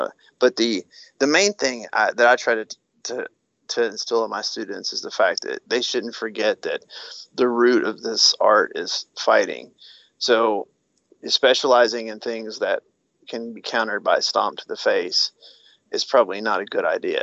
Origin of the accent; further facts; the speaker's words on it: Kentucky, United States; And I grew up in Kentucky, and there's a few places that have good wrestling programs